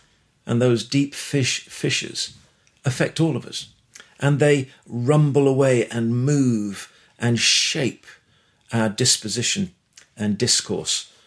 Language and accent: English; the north of England, United Kingdom; now in United States; As an Englishman, coming from the north of England, working class stock